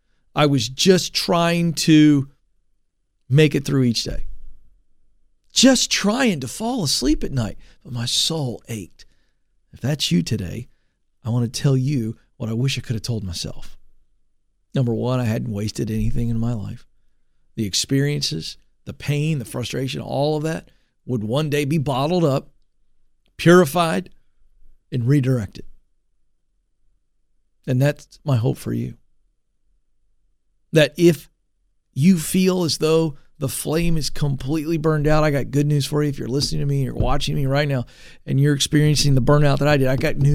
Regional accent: the South, United States; accent: Southern; I'm a Southerner. I know I've got the accent.

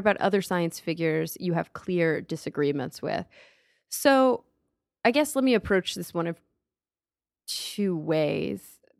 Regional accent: Texas, United States; that's probably partly because I grew up in Texas

